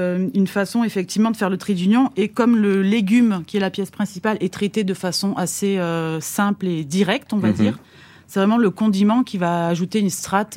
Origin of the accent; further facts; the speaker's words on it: Provence-Alpes-Côte d'Azur, France; Moi, il faut savoir que je suis de Provence, donc voilà.